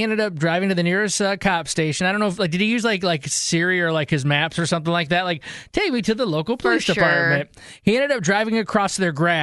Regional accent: Michigan, United States; There was a 46-year-old guy in Michigan, my home state, who was trying to burn some bees' nests on Wednesday

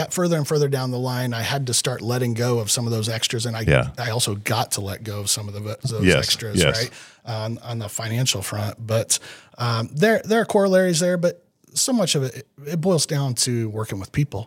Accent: Greencastle, United States; But my hometown was calling, and my soon to be wife at that time was teaching first grade. Mm. And I stepped away from that position in hopes of getting an opportunity in Greencastle, where I moved back home.

